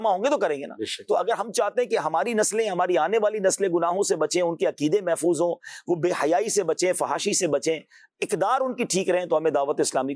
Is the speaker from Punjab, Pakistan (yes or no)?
no; Karachi, Sindh, Pakistan; مجھے یاد ہے میں جب چھوٹا تھا تو کراچی میں حافظ نہیں ملتا تھا،